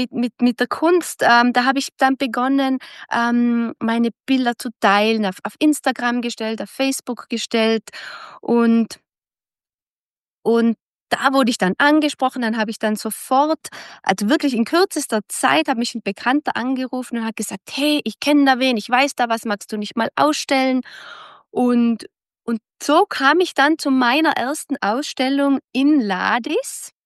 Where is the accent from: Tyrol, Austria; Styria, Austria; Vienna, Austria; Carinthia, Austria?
Tyrol, Austria; Fliess; ich komme aus Fliers, das ist eine Gemeinde im Bezirk Landeck in Tirol. Ich bin 41 Jahre alt